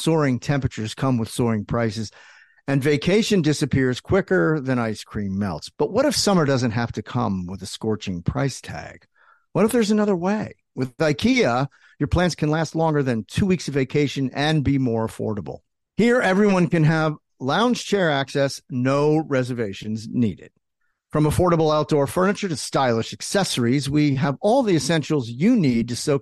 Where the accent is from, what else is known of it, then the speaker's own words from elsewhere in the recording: New Jersey, United States; Nothing, I grew up in New Jersey. I don't get scared.